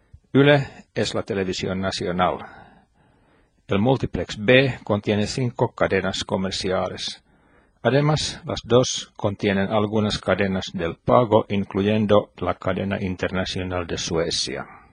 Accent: Hämeenlinna, Kanta-Häme, Finland; Spanish is a second language; de Hämeenlinna, Finlandia, 500 kilómetros al sur del círculo polar ártico.

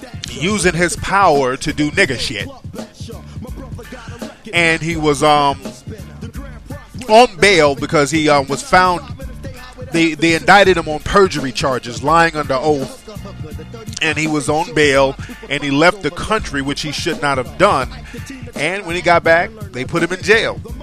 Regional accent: Detroit, Michigan, United States; born there; And Detroit, as you all know, that I was born in Detroit. That's my birthplace.

